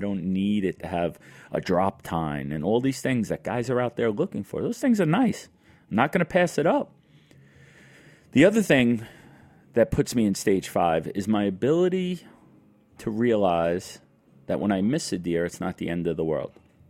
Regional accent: New York, United States; born there; I was born on November 22nd in the heart of rifle deer season here in New York State.

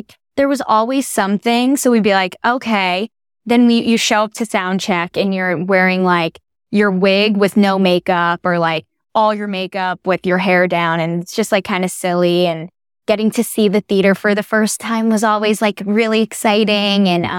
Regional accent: New Haven, Connecticut, United States; I grew up in New Haven, Connecticut.

